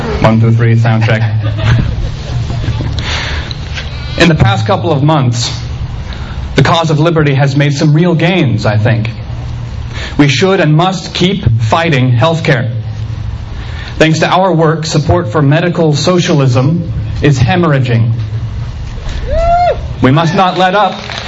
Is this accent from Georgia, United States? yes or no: yes; Marietta, Georgia, United States; It's great to be in Athens. I'm actually from Marietta